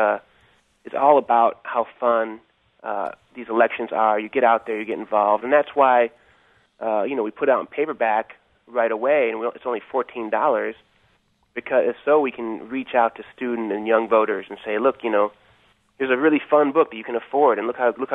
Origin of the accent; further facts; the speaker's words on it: Illinois, United States; now in California, United States; And I'm from Illinois, by the way. I went to University of Illinois